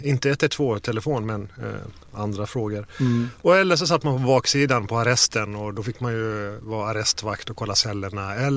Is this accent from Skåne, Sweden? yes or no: no; Falkenberg, Halland County, Sweden; Västkusten, Falkenberg.